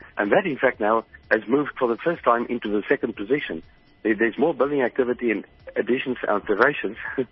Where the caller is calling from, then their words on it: Hermanus, Western Cape, South Africa; From Hermanus in the Western Cape.